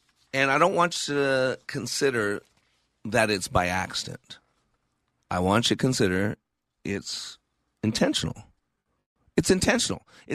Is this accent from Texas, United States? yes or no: yes; Texas, United States; However, I'm a Texan.